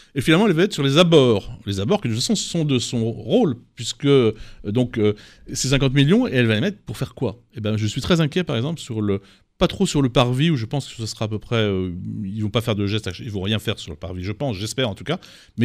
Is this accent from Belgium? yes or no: no; Paris, Île-de-France, France; Moi, je suis parisien depuis toujours.